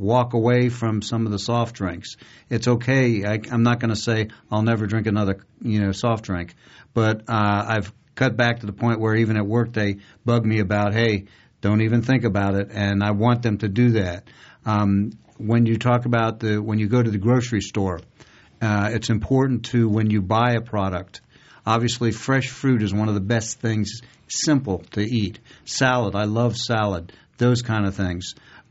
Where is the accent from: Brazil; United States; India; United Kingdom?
United States; Miami, Florida; I'm used to a good deli sandwich. I'm from Miami. My parents are from New York, all right?